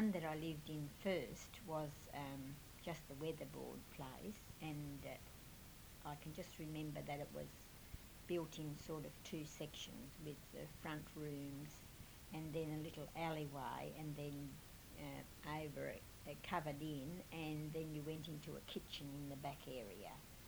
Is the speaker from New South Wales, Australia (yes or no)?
yes; Penrith, New South Wales, Australia; born there; I live at 61 Jones Street. I was born on the 25th of the 1st, 1929, and I was born in Penrith, in Belmore Street, near the station.